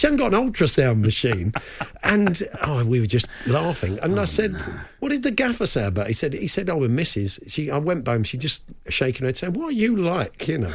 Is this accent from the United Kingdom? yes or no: yes; West Midlands, United Kingdom; as a 9-year-old growing up in Warwickshire in the 1980s, we had Gladstone Small come into our school one day to tell us what it was like to play for Warwickshire in England.